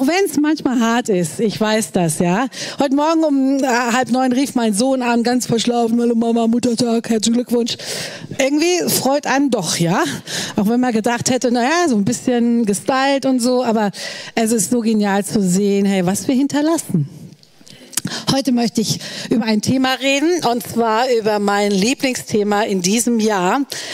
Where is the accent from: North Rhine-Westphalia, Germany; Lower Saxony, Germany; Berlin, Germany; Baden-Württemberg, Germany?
North Rhine-Westphalia, Germany; Düsseldorf; Und mein Thema in diesem Jahr und das Thema unserer Kirche in Düsseldorf, wo ich herkomme, ist das Wort weiter.